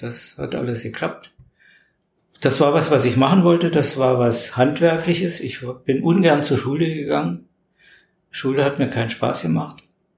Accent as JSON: {"language": "German", "region": "Baden-Württemberg", "country": "Germany", "accent": "Swabian", "said": "Ich komme aus dem Süden Deutschlands, aus Schwaben. Ich bin ein richtiger Schwab"}